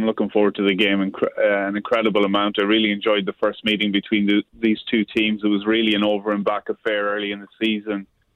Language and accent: English; Ireland; I had a big interest in American sports, particularly NFL and the NBA when I was growing up at home.